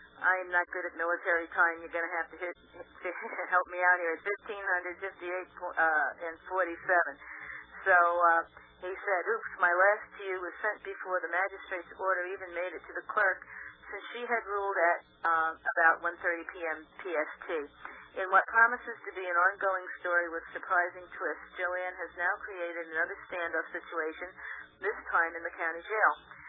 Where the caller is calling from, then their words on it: Florida, United States; Hi, Bill. I'm calling from Florida.